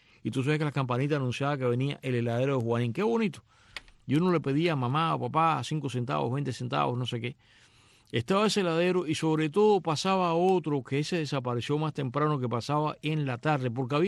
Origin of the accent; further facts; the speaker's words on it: Matanzas, Cuba; Él iba a la barriada hasta la que yo crecí ahí en Arechavaleta, que como se dice correctamente es Arechavaleta.